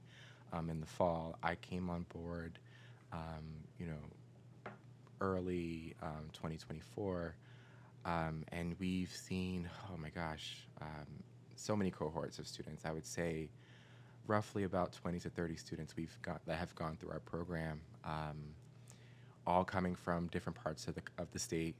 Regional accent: Newark, New Jersey, United States; Growing up, I'm originally from Newark, and growing up, I just knew you go to school and, you figure it out.

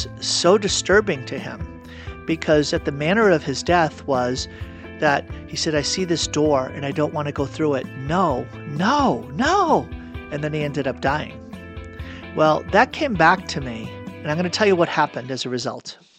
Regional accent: Massachusetts, United States; So in my childhood, I grew up outside of Boston

